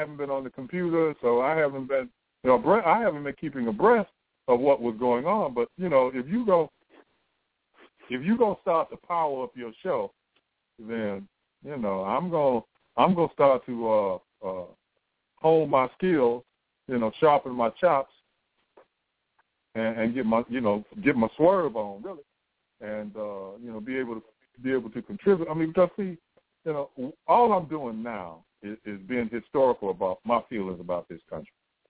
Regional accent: Chicago, Illinois, United States; born there; I was born in the Cook County Hospital, and I don't give a fuck what anybody says.

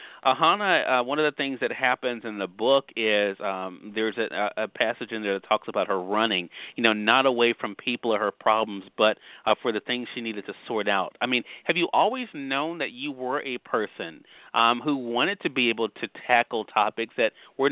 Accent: Mississippi, United States; whether you're tuning in on the radio dial in my home state of Mississippi at WYAD 94.1 FM or WYADonline.com.

